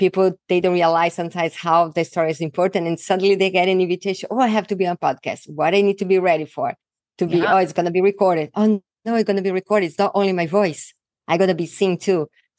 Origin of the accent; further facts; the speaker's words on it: Brazil; English is a second language; having my accent. I'm from Brazil. So I have a very thick accent